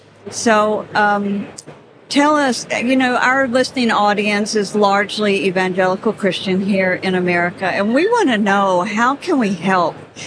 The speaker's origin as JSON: {"language": "English", "country": "United States", "said": "I find it shocking as an American that we would have protests out in the streets"}